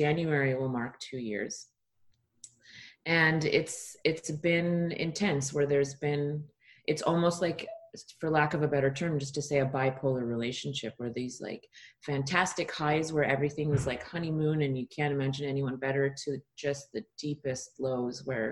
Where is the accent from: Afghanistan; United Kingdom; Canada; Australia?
Canada; now in Los Angeles, United States; I am Canadian living in Los Angeles.